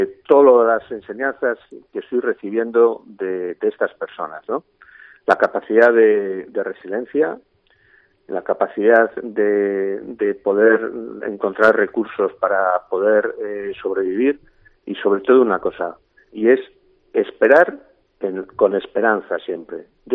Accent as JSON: {"language": "Spanish", "town": "Burgos", "region": "Castile and León", "country": "Spain", "tie": "born or raised there", "said": "Y que somos ciudadanos de Burgos de toda la vida, por decirlo así, ¿no?"}